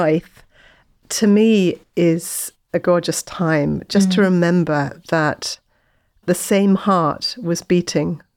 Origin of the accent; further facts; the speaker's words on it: England, United Kingdom; born there; I was born in England.